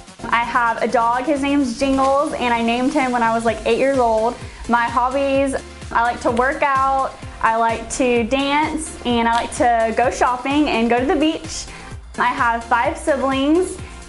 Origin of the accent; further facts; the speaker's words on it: Cypress, Texas, United States; I'm from Cypress, Texas, and this is my second year.